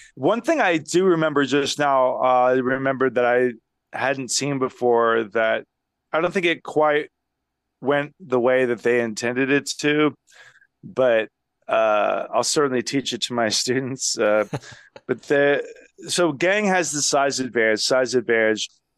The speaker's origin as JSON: {"language": "English", "region": "Texas", "country": "United States", "said": "Well, I'm from Texas."}